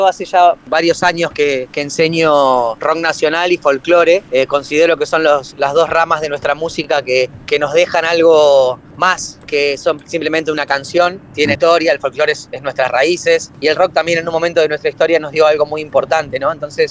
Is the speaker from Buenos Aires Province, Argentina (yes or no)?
yes; San Miguel, Buenos Aires Province, Argentina; Soy de San Miguel.